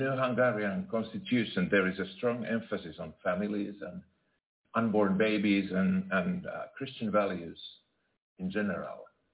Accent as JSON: {"language": "English", "country": "Finland", "said": "I come from Finland"}